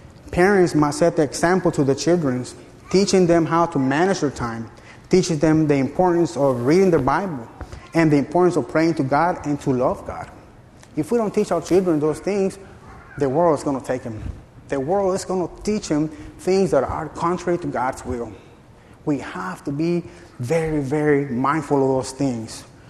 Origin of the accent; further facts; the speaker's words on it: Arkansas, United States; I'm not used to this. I'm from Arkansas. We're a smaller town. Traffic is more laid back.